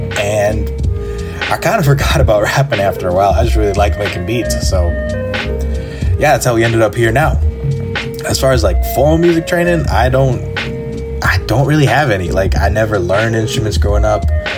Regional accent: Edmonton, Alberta, Canada; I'm from Edmonton, Alberta, Canada.

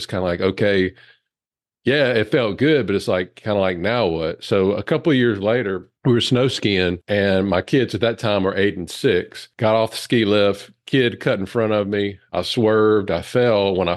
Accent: Louisiana, United States; I had the group practice that I was supposed to join here in my hometown in Louisiana.

